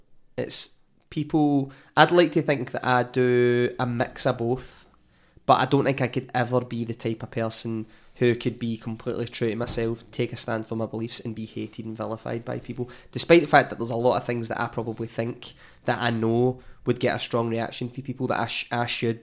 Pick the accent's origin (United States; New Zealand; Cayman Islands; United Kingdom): United Kingdom; Scotland; I'm Scottish pattern